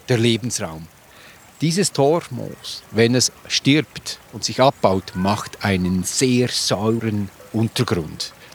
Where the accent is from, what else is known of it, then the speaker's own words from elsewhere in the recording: Switzerland; das man sonst nicht so erlebt bei uns in der Schweiz.